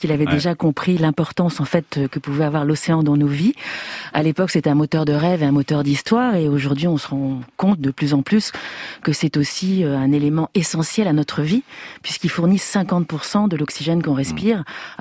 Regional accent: Marseille, Provence-Alpes-Côte d'Azur, France; born there; moi je suis née à Marseille, en fait, donc une grande ville de bord de mer

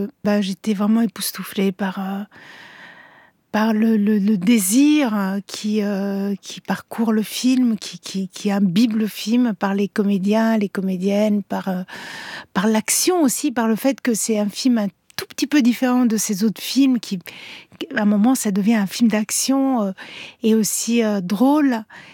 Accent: Italy; Voilà, je suis italienne aussi.

